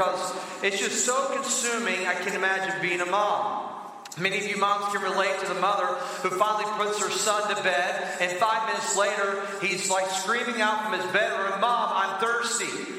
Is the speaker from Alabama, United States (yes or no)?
yes; Alabama, United States; We're from Alabama, okay? We have babies really young.